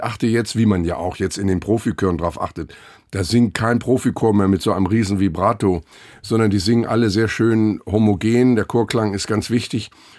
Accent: Lübeck, Schleswig-Holstein, Germany; born there; Ich bin gebürtiger Lübecker.

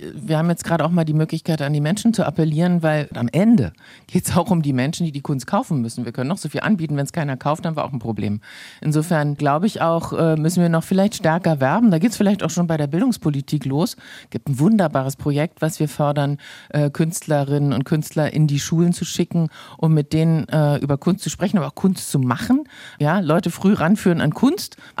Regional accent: Berlin, Germany; ich bin ja ursprünglich aus Berlin. Also ich kenne auch die große Berliner Kulturmetropole.

